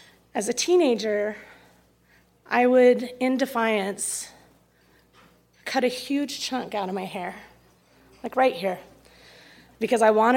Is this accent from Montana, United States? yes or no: yes; Great Falls, Montana, United States; And it's in Belt, Montana, which is like 20 minutes from where I grew up in Great Falls.